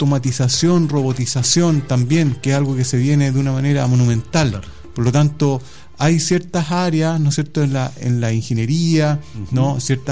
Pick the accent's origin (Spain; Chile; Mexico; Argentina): Chile; ya ni siquiera como chilenos, sino que como humanidad